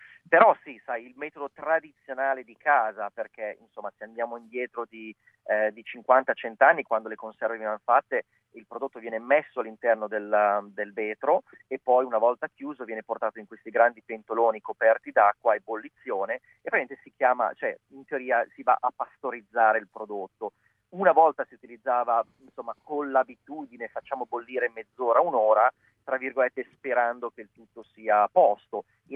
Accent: Milan, Lombardy, Italy; noi siamo di Milano

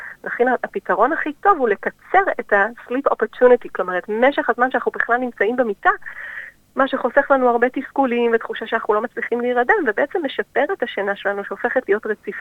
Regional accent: Herzliya, Tel Aviv District, Israel; moved away as an adult; now in Adelaide, Australia; אני ישראלית, נולדתי בתל אביב, גדלתי בהרצליה, ובערך כבר שנתיים אני נמצאת באדלייד.

